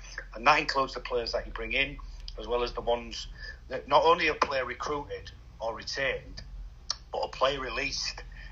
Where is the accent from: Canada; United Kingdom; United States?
United Kingdom; Hull, Yorkshire and the Humber; I'm from Hull. I want to see them both at the top of the league.